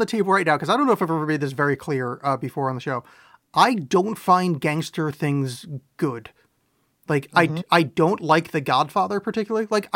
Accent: New Jersey, United States; I think it is because I grew up in Jersey.

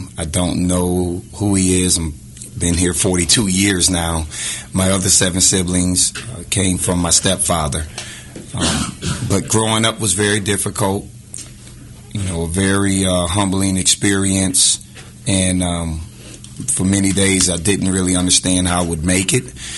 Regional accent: Rochester, New York, United States; I'm from Rochester, New York, and I was born to a 16-year-old mother who eventually dropped out of high school

